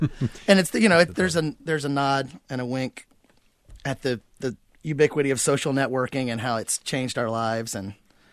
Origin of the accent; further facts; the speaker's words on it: Winston-Salem, North Carolina, United States; he happened to be from my hometown, Winston-Salem.